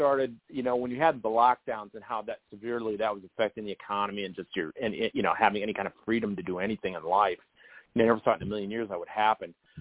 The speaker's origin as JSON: {"language": "English", "region": "Iowa", "country": "United States", "tie": "born or raised there", "said": "you go to my home state of Iowa"}